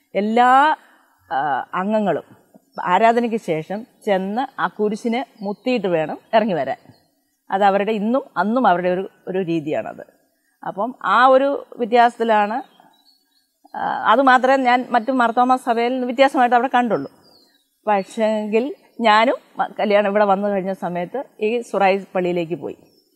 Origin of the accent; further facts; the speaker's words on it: Vennikulam, Kerala, India; also born or lived in Nilambur; ഫാദറിൻ്റെ കുടുംബം എല്ലാം അവിടെ ആയിരുന്നു, ഞങ്ങളും അവിടെ ആയിരുന്നു. ഞങ്ങൾ 6 മക്കളാണ്. ഞങ്ങൾ 6 മക്കളും ജനിച്ചത് അവിടെ വെണ്ണിക്കുളത്ത് വെച്ചാണ്.